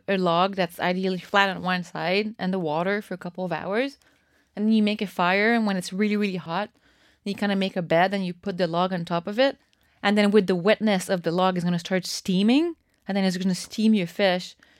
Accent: Montreal, Quebec, Canada; So I grew up in Montreal and I spent my summers with my grandmother and a set of friends.

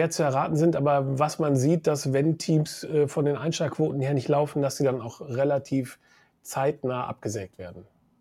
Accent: Münster, North Rhine-Westphalia, Germany; Ich komme aus Münster, ne?

